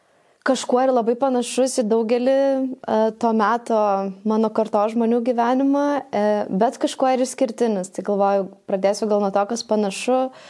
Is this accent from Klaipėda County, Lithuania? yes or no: yes; Šventoji, Klaipėda County, Lithuania; aš esu iš mažo miestelio kilusi, užaugau Šventojoj, kur vasara ten aišku yra sostinė, kur visi suvažiuoja, bet rudenį, žiemą iš viso nėra ką veikti